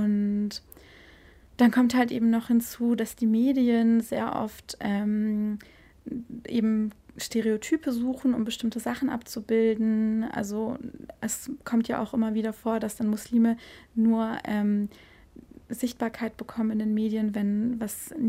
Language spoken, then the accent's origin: German; Germany; ich bin ja auch Deutsche als Muslimin